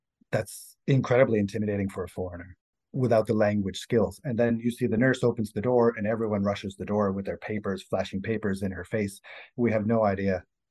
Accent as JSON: {"language": "English", "town": "Boston", "region": "Massachusetts", "country": "United States", "moved": "as an adult", "lives_now": "Bratislava, Slovakia", "said": "I'm from the United States, from Boston. Okay. I came to Bratislava about 8 years ago to join my beautiful wife."}